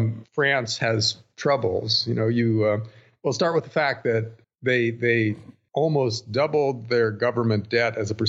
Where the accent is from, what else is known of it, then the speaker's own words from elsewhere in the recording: United States; And as an American, I have to qualify